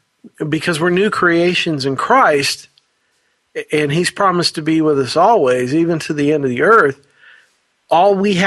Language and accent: English; Florida, United States; you know, I'm from Florida, and I'm, you know, living at the beach or whatever.